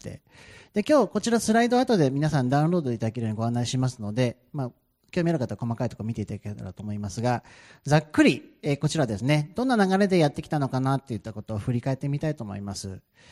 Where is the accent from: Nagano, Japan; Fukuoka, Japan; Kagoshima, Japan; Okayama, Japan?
Nagano, Japan; Suwa; now in Tokyo, Japan; 長野県の諏訪というところ出身なんですが、現在東京におりまして